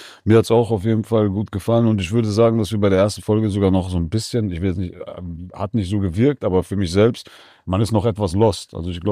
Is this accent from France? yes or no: no; Iran; als Iraner